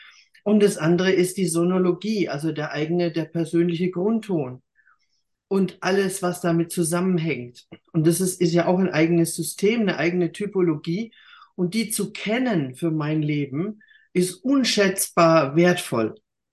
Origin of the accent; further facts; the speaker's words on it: Bavaria, Germany; aus so einem kleinen Dorf, wo ich herkomme, im tiefsten Franken, da wird man nicht Sängerin.